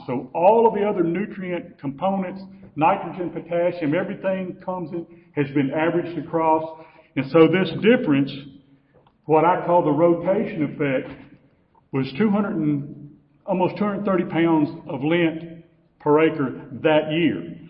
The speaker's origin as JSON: {"language": "English", "region": "Illinois", "country": "United States", "also_born_or_lived": "Kentucky", "lives_now": "Mississippi, United States", "said": "I came to Mississippi from Illinois and out of Kentucky to work on cotton and rice"}